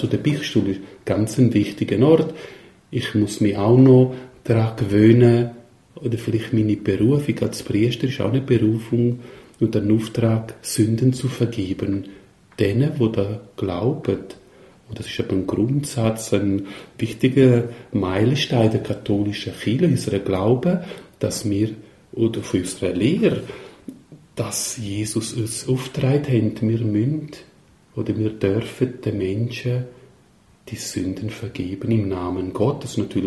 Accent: Graubünden, Switzerland; now in Goldau, Switzerland; Und ich stamme aus Graubünden, aus dem Misox. Das ist ein italienisch sprechendes Tal. Ich bin dort aufgewachsen, meine Familie ist von dort, wir sind ja Bürger von Soazza.

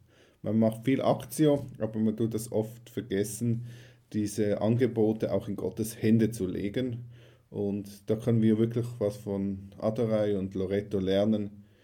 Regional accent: Switzerland; So was Großes sind wir als Schweizer fast nicht gewohnt.

